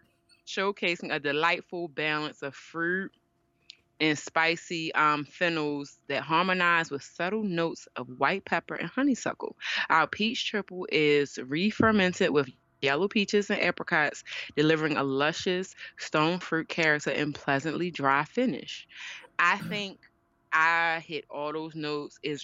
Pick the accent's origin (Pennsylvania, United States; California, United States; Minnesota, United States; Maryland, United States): Maryland, United States; since I'm from Maryland, we like to have crabs on this holiday weekend.